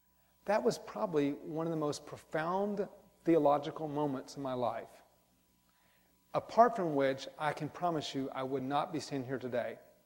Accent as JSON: {"language": "English", "region": "Georgia", "country": "United States", "tie": "born or raised there", "said": "Now, I grew up in Georgia, I never heard of Kernsville"}